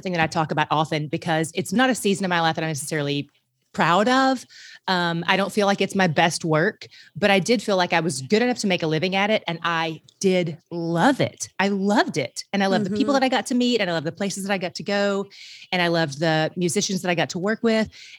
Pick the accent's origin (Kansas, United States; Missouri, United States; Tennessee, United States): Tennessee, United States; Greenville; I was born in Greenville, Tennessee, correct? And raised in Greenville, Tennessee, but I did live in Greenville, South Carolina, which is just like 2-ish hours away.